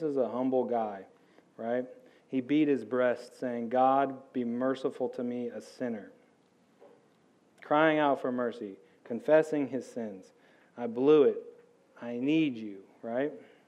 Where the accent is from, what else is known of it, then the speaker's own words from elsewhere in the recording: United States; accent: American; I think that's how you say it, how I say it, nakeh, with my American accent.